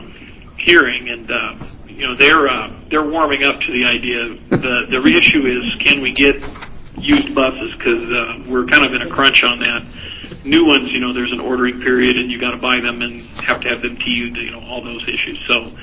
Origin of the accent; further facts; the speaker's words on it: Washington, United States; And I'm from Washington originally, and I know in Washington there's reimbursement money.